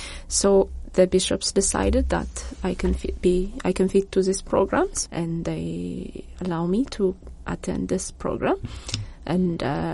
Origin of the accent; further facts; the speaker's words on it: Ethiopia; I'm from Ethiopia, the Horn of Africa, and I work for the Catholic Bishops' Conference of Ethiopia as a communications coordinator at the Episcopal Conference.